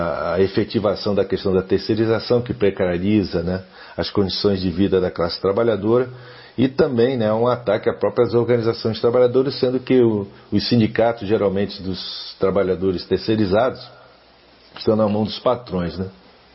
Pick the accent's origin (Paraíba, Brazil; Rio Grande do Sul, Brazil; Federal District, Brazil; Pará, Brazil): Federal District, Brazil; Brasília; sou de Brasília